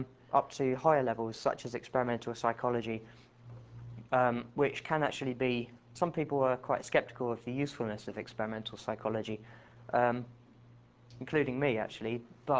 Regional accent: Bristol, South West England, United Kingdom; as you've guessed, I'm probably from, probably have guessed, I'm from Bristol.

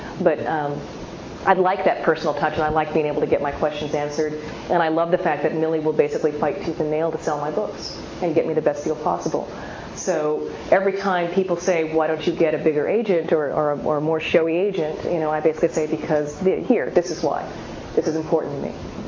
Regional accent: Seattle, Washington, United States; I'm from Seattle, so I went to visit family

